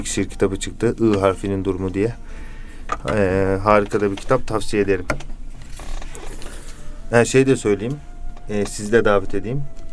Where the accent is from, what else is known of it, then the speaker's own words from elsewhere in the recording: Üsküdar, Istanbul, Turkey; Kadıköy doğumlu. Üsküdar'da hemen sınırda doğmuşum yani. Kadıköy diyorum ama Üsküdar'da doğdum diyebilirim yani. Üsküdar'da doğdum, büyüdüm diyebilirim.